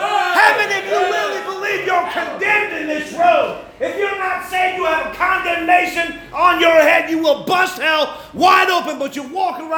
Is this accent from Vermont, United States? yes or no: yes; St. Albans, Vermont, United States; I was born and lived in St. Albans, Vermont.